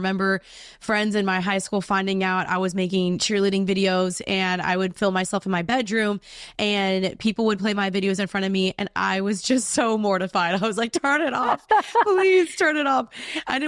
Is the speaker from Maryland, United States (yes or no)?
no; Dallas, Texas, United States; I am from Dallas, Texas.